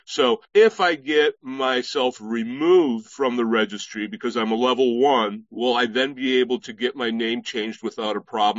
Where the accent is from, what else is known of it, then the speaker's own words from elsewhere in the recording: Florida, United States; moved away; I'm from Florida, moved to California almost 20 years ago.